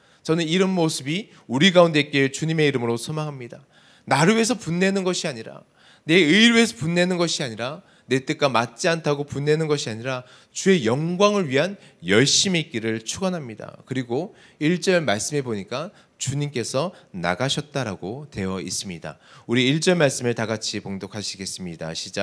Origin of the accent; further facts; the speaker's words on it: Seoul, South Korea; 사실 저는 서울 사람이거든요.